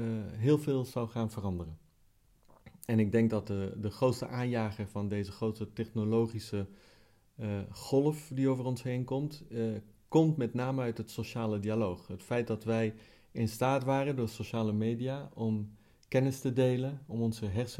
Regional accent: Italy; Dutch is a second language; Ja, ik kom uit Italië, dat moet je ook even vertellen.

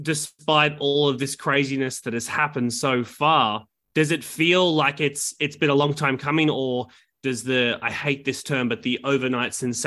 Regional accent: Australia; accent: Australian; now in New York, United States; as you can tell by my stupid accent, I'm from Australia, but I moved to New York late last year

